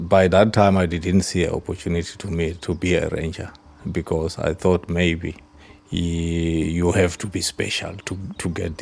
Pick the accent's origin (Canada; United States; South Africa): South Africa; Komatipoort, Mpumalanga; I grew up in Komatipoort. Komatipoort is not far. It's a town here outside, it's 8 kilometers.